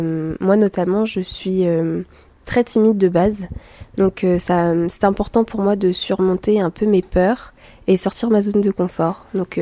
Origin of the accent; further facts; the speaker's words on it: Tourville-sur-Odon, Normandy, France; J'aime beaucoup ma Normandie, j'aime beaucoup ma ville, même si je suis de Tourville-sur-Odon, voilà, je suis quand même à côté. Et puis j'ai toute ma famille, tous mes amis